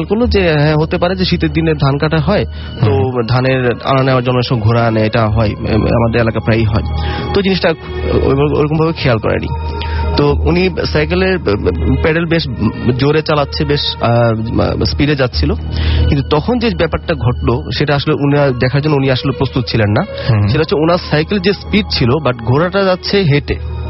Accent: Dhaka, Dhaka Division, Bangladesh; আমি Mohammadpur Japan garden থেকে এসেছি।

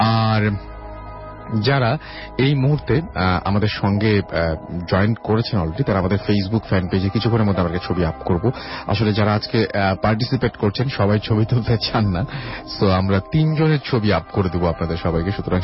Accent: Bangladesh; আমরা আরো একটা এমন দিনে পড়েছে যেদিন কিনা আমরা সমস্ত বাংলাদেশি আজকে খুশি জোয়ারে ভাসছে।

